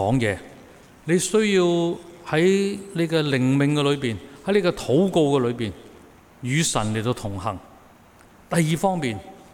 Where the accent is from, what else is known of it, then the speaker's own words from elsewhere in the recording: Guangdong, China; 我哋广东人就叫做大笨象